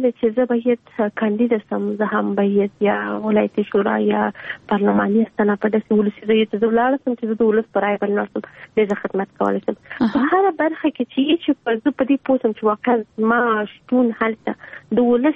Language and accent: Pashto; Kandahar, Afghanistan; زه د کندهار یم او هم زه د کندهار ته کار کوم